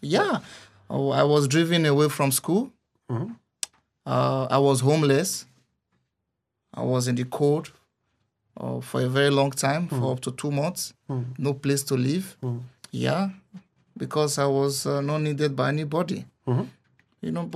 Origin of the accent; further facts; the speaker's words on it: Igueben, Edo, Nigeria; I grew up in Nigeria, Ewosa, Igueben local government, Edo State.